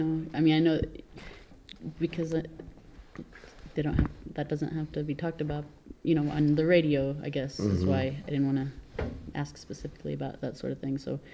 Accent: Oklahoma, United States; I'm not from here, I'm from Oklahoma

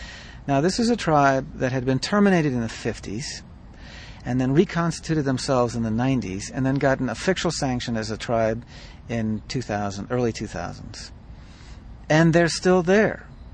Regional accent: Napa, California, United States; I grew up in Napa, California, and when I grew up in Napa, California, I didn't see any Indians around.

